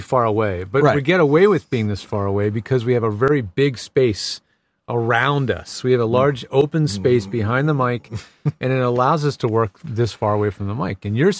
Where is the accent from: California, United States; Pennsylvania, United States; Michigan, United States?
Pennsylvania, United States; Philadelphia; My hometown.